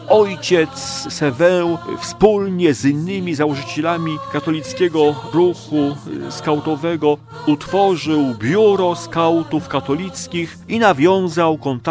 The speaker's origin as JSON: {"language": "Polish", "town": "Błaszki", "region": "Łódź Voivodeship", "country": "Poland", "tie": "born or raised there", "said": "moim rodzinnym miasteczkiem są Błaszki"}